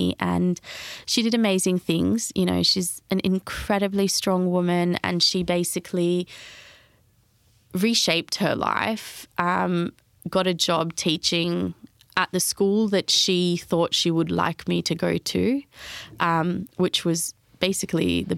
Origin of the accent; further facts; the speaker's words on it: India; born there; So I was born in India and I lost my dad